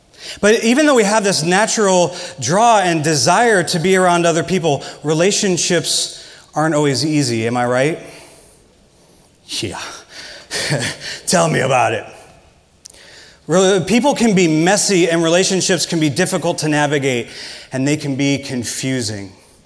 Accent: Midwest, United States; accent: Midwestern; Some sarcastic remark about my accent, because I'm from the Midwest and Midwesterners have weird Midwestern accents.

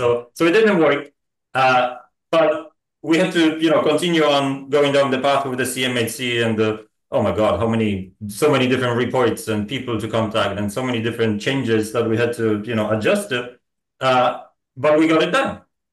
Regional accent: Poland; English is a second language; I was growing up in Poland in 1980s and 1990s, so exactly when the system has changed.

